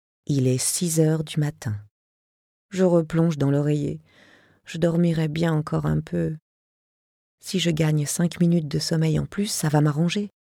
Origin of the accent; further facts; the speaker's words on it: Burkina Faso; French is a second language; now in France; Artiste française d'origine burkinabé, imposant peu à peu mon français bizarre et mon gros accent sur les scènes de France